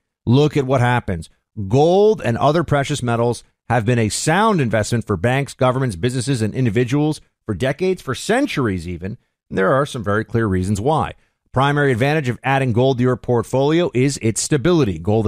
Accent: New York, United States; I grew up in New York.

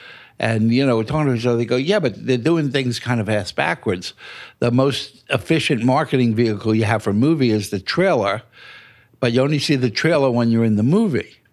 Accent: New York, United States; now in California, United States; I said, listen, I'm a New Yorker. I'm not moving to California.

